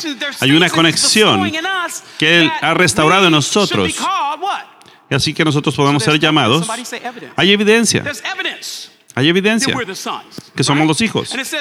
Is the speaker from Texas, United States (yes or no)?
no; Los Angeles, California, United States; Yo estoy aquí, vengo de Los Ángeles. Muchas personas piensan que soy del sur. No sé por qué. ¿Hay algo? ¿Tengo acaso algún acento? A veces me dicen, no creo que seas de la ciudad